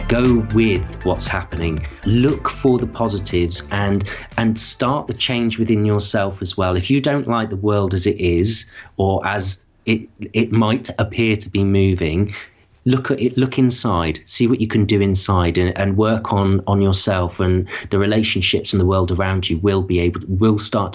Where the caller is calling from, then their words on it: England, United Kingdom; I'm in England.